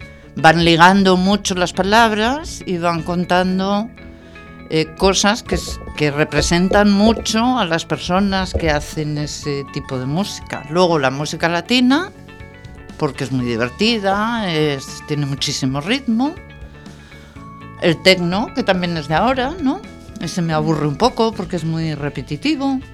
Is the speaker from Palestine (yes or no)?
no; Ávila, Castile and León, Spain; born there; En Ávila.